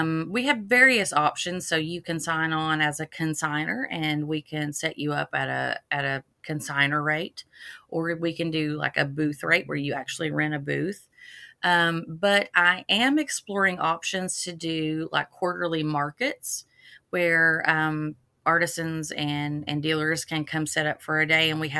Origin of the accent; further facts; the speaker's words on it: Louisa, Kentucky, United States; I'm originally from Eastern Kentucky.